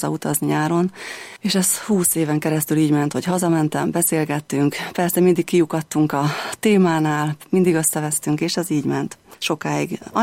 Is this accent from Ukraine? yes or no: yes; Velyki Berehy, Zakarpattia Oblast, Ukraine; Én Kárpátalján születtem, az egykori Szovjetunióban, egy magyar falucskában, Nagyberegen